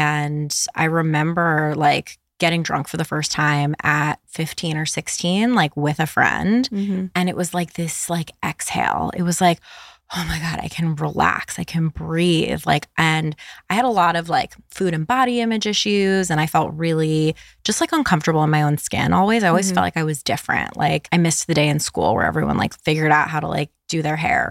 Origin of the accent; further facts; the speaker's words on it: New York City, New York, United States; But I grew up on the East Coast. I grew up like New York, New Jersey area. I was born in the city and then we were in the suburbs.